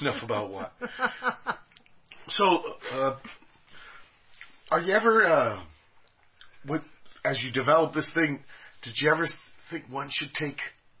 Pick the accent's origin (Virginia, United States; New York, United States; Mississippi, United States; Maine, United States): Virginia, United States; You know, I came from Virginia.